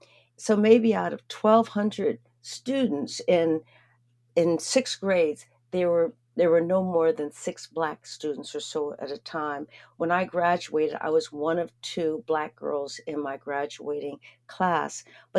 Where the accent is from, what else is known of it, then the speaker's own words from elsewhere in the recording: Erie, Pennsylvania, United States; I grew up in Erie, Pennsylvania, and there was a choice between going to the city schools or the county schools.